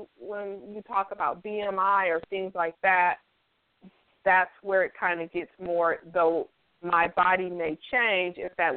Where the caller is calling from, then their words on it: San Francisco Bay Area, California, United States; I'm calling from the San Francisco Bay Area.